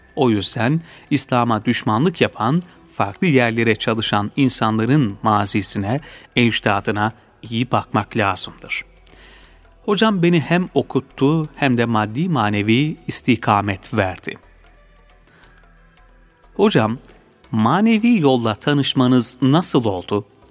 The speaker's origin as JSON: {"language": "Turkish", "town": "Göynügören", "region": "Çankırı Province", "country": "Turkey", "tie": "born or raised there", "said": "Bu fakir 1938 yılında Çankırı'nın Bayramören ilçesi Göynü Gören köyünde dünyaya gelmişim. Biz köylü olmamıza rağmen 300-400 yıllık şeceremiz kayıtlıdır."}